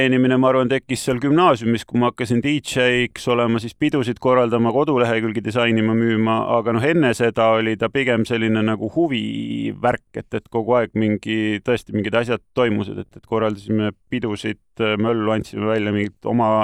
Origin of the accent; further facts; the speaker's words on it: Tallinn, Harju County, Estonia; kust ma sündisin Tallinnas, ma arvan, et esialgu kuskil kahetoalises Lasnamäe korteris, siis siis kuni kuuenda klassin olingi 90. Aastani kasvasin Tallinnas, vahepeal natuke vahetasime elukohti.